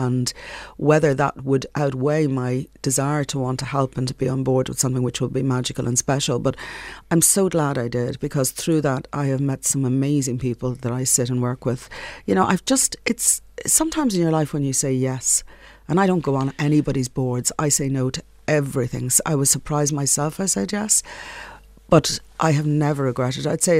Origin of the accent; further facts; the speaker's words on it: Dublin, Leinster, Ireland; You know, I grew up in the Phoenix Park, and my dad and my grandfather were Rangers, so we still live in the lodge there at the North Circular Road.